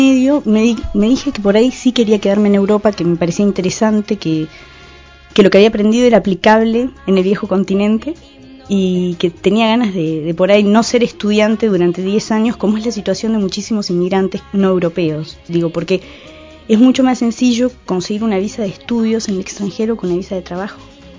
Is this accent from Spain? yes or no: no; Argentina; Hola. Bueno, en realidad, bueno, como sabes, soy argentina.